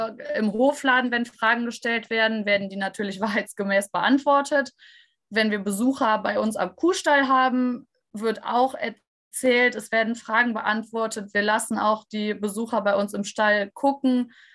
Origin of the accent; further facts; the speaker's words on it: North Rhine-Westphalia, Germany; Also wir kommen ja aus dem Bergischen Land, wir sind eine Grünlandregion